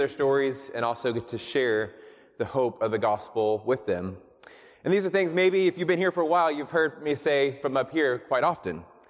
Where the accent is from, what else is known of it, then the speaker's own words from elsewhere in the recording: Texas, United States; I'm born and raised in Texas, baby.